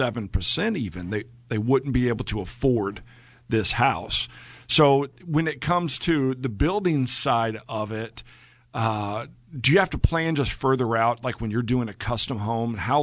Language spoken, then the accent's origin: English; Oklahoma City, Oklahoma, United States; I grew up here in Oklahoma City, and one of my earliest memories was the 1980s